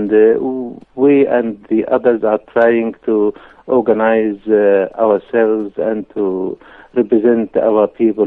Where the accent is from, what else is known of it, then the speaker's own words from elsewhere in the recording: Homs, Homs Governorate, Syria; English is a second language; moved away as an adult; now in United Kingdom; I am from Homs, and I was a teacher in Homs, and I taught in the United Kingdom as well, in Birmingham, in the early 80s in private schools.